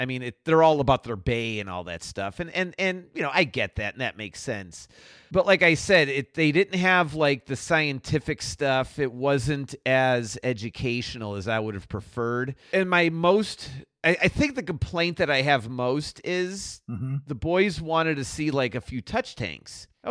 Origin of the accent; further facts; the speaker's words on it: Chicago, Illinois, United States; growing up in Chicago and going to Chicago